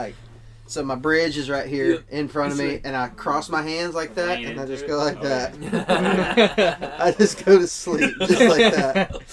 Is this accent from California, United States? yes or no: no; Texas, United States